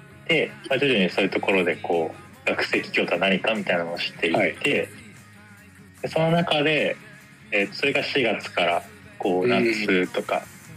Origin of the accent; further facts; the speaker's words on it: Shizuoka, Japan; まず僕静岡出身で大学に入って